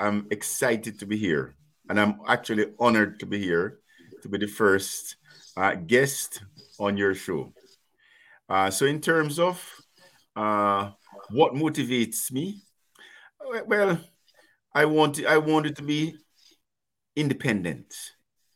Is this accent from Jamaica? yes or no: yes; Jamaica; I'm a civil engineer, and when I first started, I was on scholarship from Jamaica, and then so I had to come back to Jamaica for 2 years